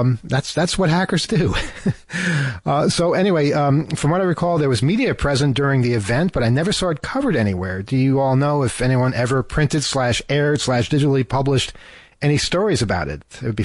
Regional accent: New York City, New York, United States; It's a part of New York. Growing up in New York is Channel 11, WPIX.

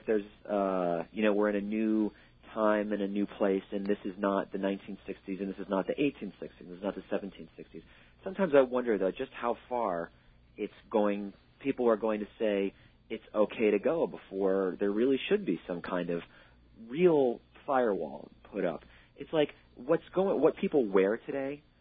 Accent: New York, United States; New Yorker, and, you know, I was raised here and bred here and born here.

